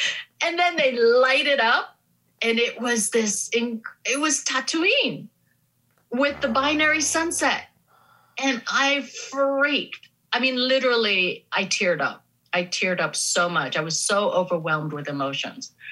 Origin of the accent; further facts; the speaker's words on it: Pittsburgh, Pennsylvania, United States; yeah, I'm from Pittsburgh.